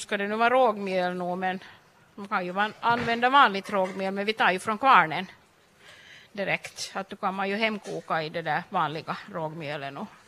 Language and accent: Swedish; Loviisa, Uusimaa, Finland; Och jag är från Lovisa, jag har liksom lärt mig här det.